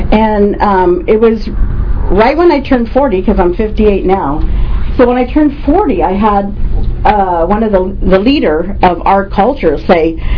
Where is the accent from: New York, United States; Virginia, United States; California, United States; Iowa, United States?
California, United States; Hopland; You're really never supposed to go, in our culture in Hopland, I'm native Pomo from Hopland, and I reside on my reservation.